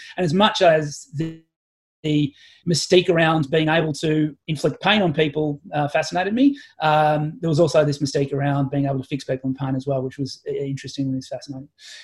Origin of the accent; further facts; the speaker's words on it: Ballarat, Victoria, Australia; now in Tokyo, Japan; Sure. Yeah, so I grew up in Australia in a town called Ballarat, which for all your international listeners is about 100 k's outside Melbourne.